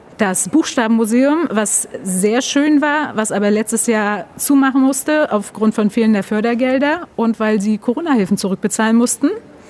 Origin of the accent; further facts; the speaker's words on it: Northern Germany, Germany; now in Berlin, Germany; für mich als Norddeutsche Dänin ist es halt auch naheliegend, dass ich halt das Wasser suche.